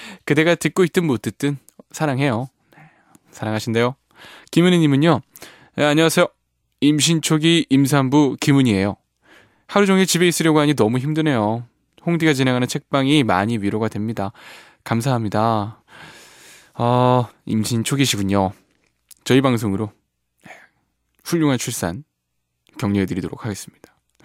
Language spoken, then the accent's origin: Korean; Nonsan, South Chungcheong, South Korea; 왠지 논산 아이들 되게 그 이쁠 것 같아요. 제가 논산 출신이거든요.